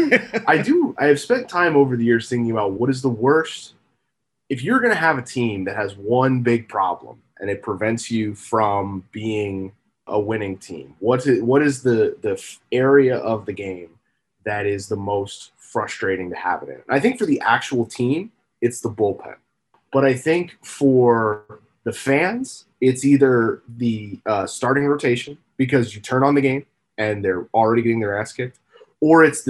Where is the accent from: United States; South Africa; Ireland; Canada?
United States; Philadelphia, Pennsylvania; I grew up in Philadelphia